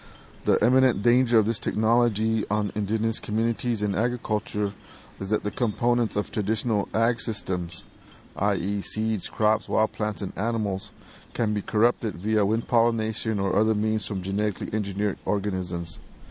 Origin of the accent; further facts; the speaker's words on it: Tesuque Pueblo, New Mexico, United States; I'm from Tisuki Pueblo.